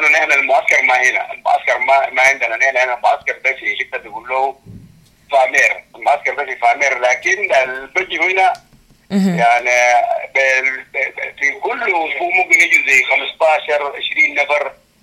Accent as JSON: {"language": "Arabic", "country": "Sudan", "said": "لأنه نحن كسودانيين أو كمسلمين ديدا بتاعنا أنه نعفي"}